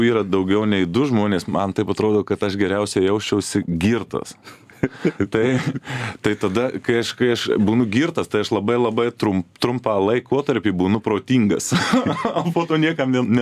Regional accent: Marijampolė, Marijampolė County, Lithuania; Aš esu marijampolietis.

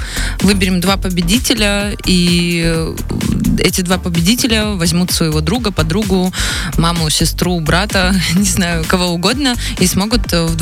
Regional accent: Saint Petersburg, Russia; Я наконец-то приехала в свой родной город, Санкт-Петербург. Я нахожусь на своем районе.

